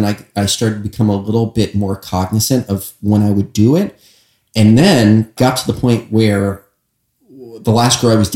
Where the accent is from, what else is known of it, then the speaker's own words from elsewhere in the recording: Pittsburgh, Pennsylvania, United States; Both my parents live in Pittsburgh, born and raised in Pittsburgh, lived in the same house my entire life.